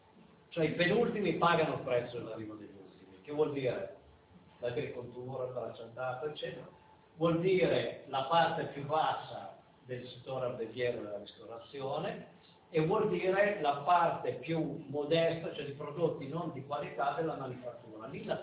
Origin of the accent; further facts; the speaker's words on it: Veneto, Italy; Io vengo dal Veneto, in Veneto quest'estate